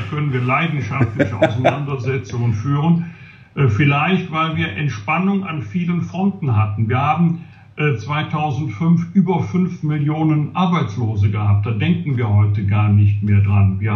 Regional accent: Rhineland, Germany; als Rheinländer

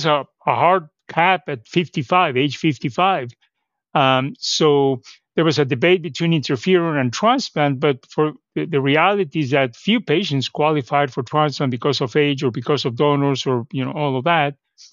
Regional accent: Mexico; moved away as an adult; now in United States; I'm originally from Mexico. I did my medical school there, and actually I trained in hematology in Mexico and then came to the U.S.

